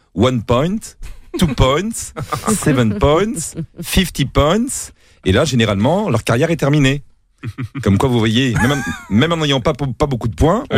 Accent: Marseille, Provence-Alpes-Côte d'Azur, France; Tu sais, chez nous à Marseille, on exagère toujours.

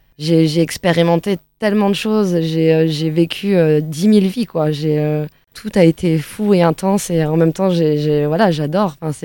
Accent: France; Voilà, je suis française, quoi.

